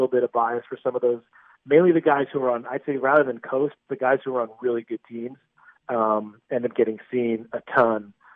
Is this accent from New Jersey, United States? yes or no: yes; New Jersey, United States; I grew up in New Jersey, and they used to have the kickoff classic at the Meadowlands